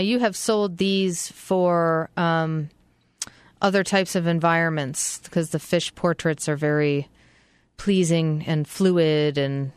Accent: Massachusetts, United States; I'm from Massachusetts, so let's just get that out of the way.

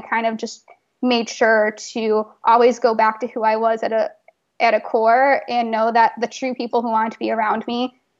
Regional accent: Chicago, Illinois, United States; I was in Chicago, which is my hometown.

